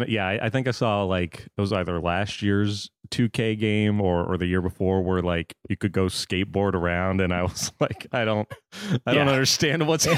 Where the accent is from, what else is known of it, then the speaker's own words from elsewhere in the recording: Florida, United States; also born or lived in New York; I grew up in Florida, so I was a Marlins fan. Lived in New York, so I became a Mets fan.